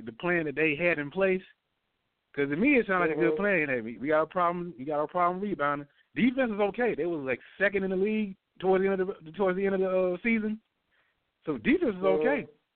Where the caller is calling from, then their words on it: Macon, Georgia, United States; from Macon, Georgia.